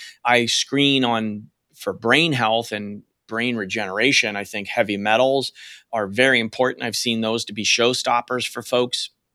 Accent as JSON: {"language": "English", "region": "Pennsylvania", "country": "United States", "said": "And, you know, I'm from Western Pennsylvania, Andrea, and my mother was a dairy farmer, she grew up on the farm"}